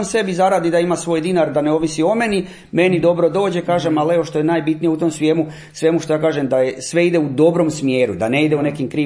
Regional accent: Staro Petrovo Selo, Brod-Posavina County, Croatia; iz Starog Petrovog sela. Rodom sam baš i rođen sam u Starom Petrovom selu, odakle su i moj otac

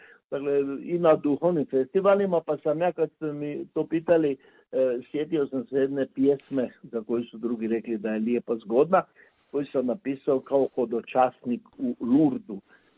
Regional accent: Croatia; accent: Kajkavian; pjevaju se sve, strogo, dakle, kajkavske popetke crkvene i misa na kajkavskom jeziku, dakle, na našem dijalektu.

